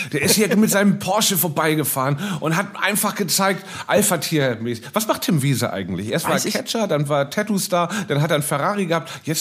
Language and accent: German; Hamburg, Germany; Ich bin Hamburger